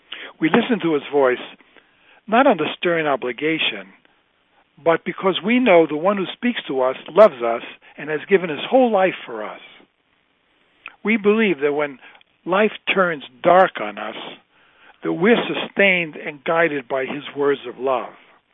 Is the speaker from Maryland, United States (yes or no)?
no; New York City, New York, United States; I grew up in New York City. I never saw a shepherd until I was ministering in the hills of West Virginia.